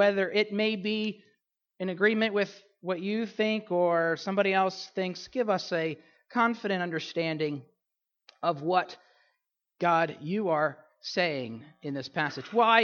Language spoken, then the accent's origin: English; Pennsylvania, United States; accent: Pennsylvania; And I know with my Pennsylvania accent, I may say wonders, but you know what I'm saying.